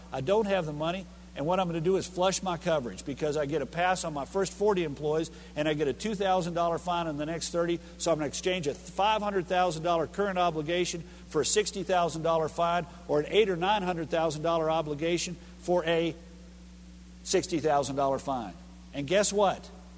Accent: Texas, United States; Look, I'm from Texas. I have to have a hunting lease. It's a moral obligation of a Texan to have a hunting lease.

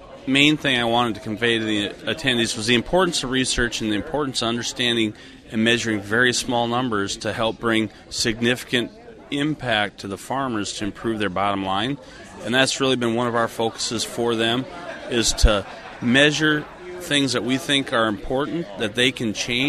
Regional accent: Pipestone, Minnesota, United States; I'm from Pipestone, Minnesota

